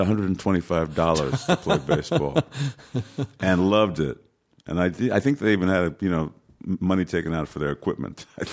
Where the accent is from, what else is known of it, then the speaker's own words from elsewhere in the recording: New York City, New York, United States; born there; Like, I was born in New York City, so, you know, I was able to walk in 25 minutes from my house to Yankee Stadium.